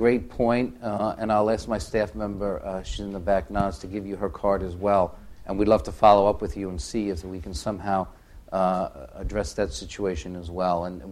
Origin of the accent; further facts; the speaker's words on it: New York City, New York, United States; But even I come from New York City, where we had the horror of 9/11.